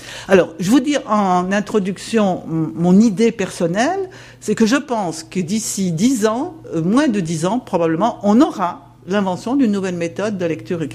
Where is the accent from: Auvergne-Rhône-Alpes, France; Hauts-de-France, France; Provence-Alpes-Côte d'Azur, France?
Auvergne-Rhône-Alpes, France; tout le monde sait que je suis haute-savoyarde, mais bien que heureusement je suis venue de Paris et pas de Chambéry